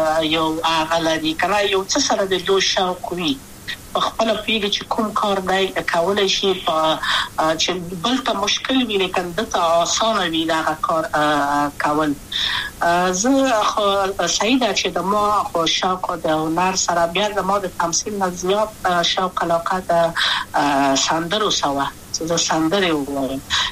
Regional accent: Kabul, Afghanistan; also born or lived in Wardak; زه خو اصلا د وردګو ولایت یم،

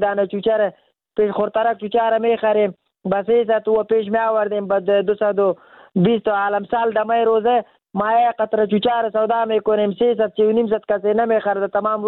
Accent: Afghanistan; چیست که تولید وطن خودم از افغانه خودم هم ظالم است

